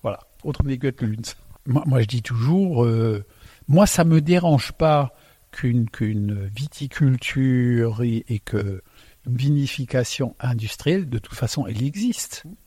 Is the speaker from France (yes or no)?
yes; Grand Est, France; born there; first language Alsatian; French is a second language; L'histoire, je suis né donc en Alsace. Quand je suis arrivé, ma langue maternelle c'est l'alsacien.